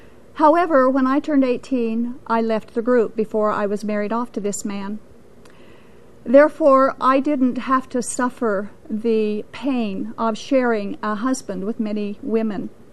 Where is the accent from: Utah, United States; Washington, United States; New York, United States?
Utah, United States; I was born and raised in a local polygamy group. I was born and raised in the Kingston Polygamy Group, a thriving group here in the state of Utah.